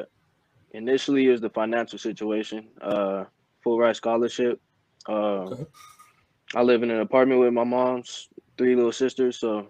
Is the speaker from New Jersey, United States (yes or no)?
no; Las Vegas, Nevada, United States; I'm from Las Vegas. I went to Las Vegas High School.